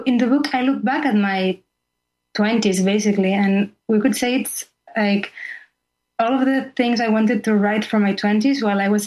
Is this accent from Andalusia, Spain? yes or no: no; Barcelona, Catalonia, Spain; Yeah, I am from Barcelona. I was born and raised in Barcelona. But I spent most of my 20s just going around in Greece, in Jerusalem, as you said, in a sailboat, in New York.